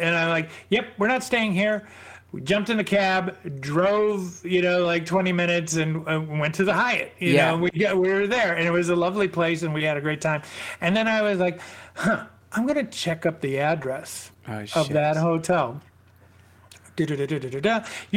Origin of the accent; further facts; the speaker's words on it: Milwaukee, Wisconsin, United States; so I'm from Milwaukee, and every once in a while, you know, I fly back, and Kate and I, we go visit my folks and stuff